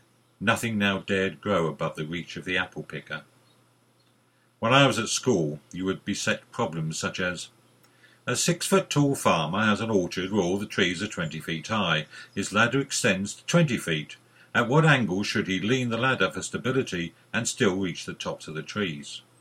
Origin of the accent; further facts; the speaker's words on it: South East England, United Kingdom; I grew up in the Garden of England in the 1950s.